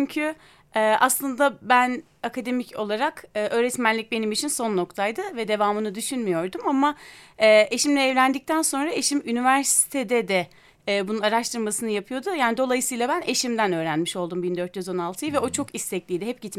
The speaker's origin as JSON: {"language": "Turkish", "region": "Ankara", "country": "Turkey", "tie": "born there", "said": "1986 Ankara doğumluyum. İki çocuk annesiyim."}